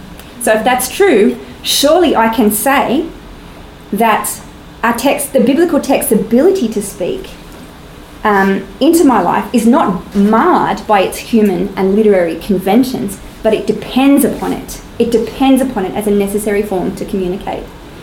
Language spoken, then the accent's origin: English; Newtown, New South Wales, Australia; Jonathan and I come from Newtown.